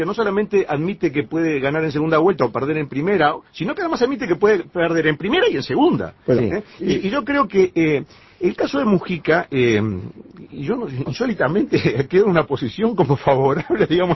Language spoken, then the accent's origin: Spanish; Uruguay; como uruguayo